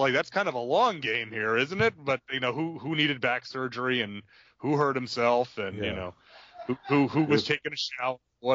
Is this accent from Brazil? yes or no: no; Austria; English is a second language; I don't know why I sound like I am Russian when I am from Austria.